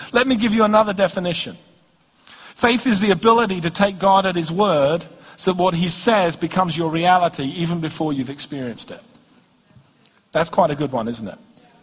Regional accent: London, United Kingdom; I'm from London.

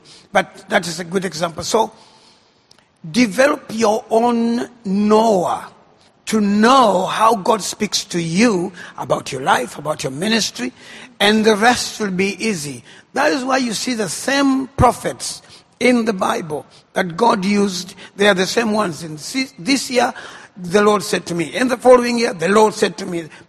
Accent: Uganda; and I'm from Uganda.

